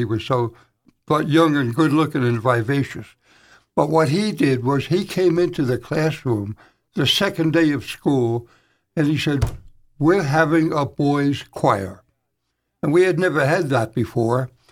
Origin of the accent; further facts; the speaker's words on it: Valley Stream, New York, United States; Back in New York, I came from New York, and I went to high school at Holy Name of Mary School in Valley Stream, Long Island.